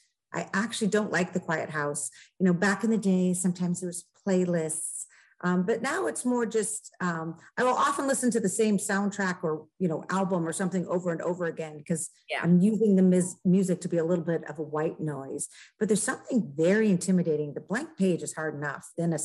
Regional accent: Oregon, United States; Cape, yep, you're on the Cape. And I'm up in the mountains. So it's interesting because I'm from Oregon.

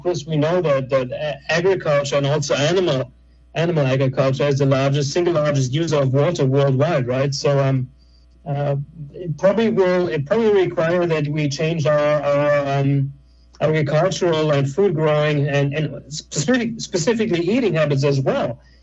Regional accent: United States; and I'm American myself, so please don't take that personal.

